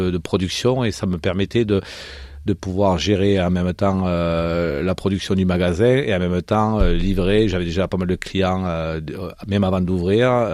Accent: Toulouse, Occitanie, France; also born or lived in Paris; je suis toulousain et donc j'ai appris, j'ai fait l'école hôtelière dans le sud de la France, mais j'ai vraiment appris mon métier à Paris. J'ai passé 10 ans à Paris

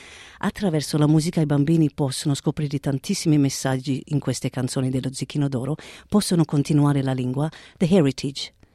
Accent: Australia; perché sono australiana

